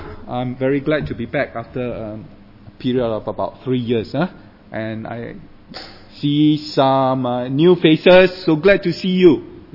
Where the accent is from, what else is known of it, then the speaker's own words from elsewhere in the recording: Singapore; and I'm from Singapore